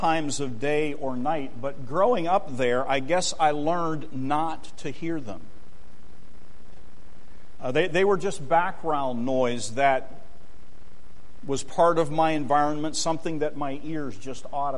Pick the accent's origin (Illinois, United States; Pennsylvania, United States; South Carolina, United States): Pennsylvania, United States; Greensburg; I grew up in Greensburg, Pennsylvania, about two or three blocks from the train station.